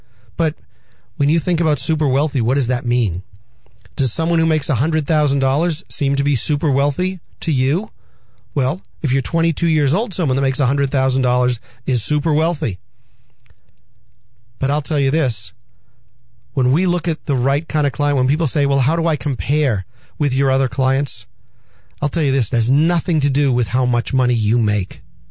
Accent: Peabody, Massachusetts, United States; That's because I'm a North Shore guy. Hey, I grew up in Peabody. I went to Peabody High School.

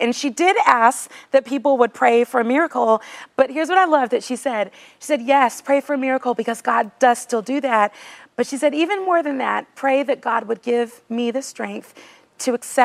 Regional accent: California, United States; now in Nashville, United States; Well, I'm from California too, but I live in Nashville, that explains that.

